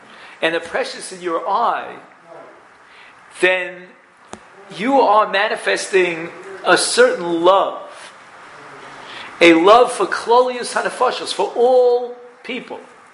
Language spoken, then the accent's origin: English; Brooklyn, New York, United States; I come from Brooklyn, New York. Anyone else here?